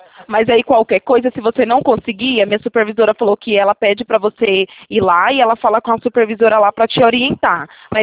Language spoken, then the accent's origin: Portuguese; Itatiba, São Paulo, Brazil; Mas eu sou de Itatiba.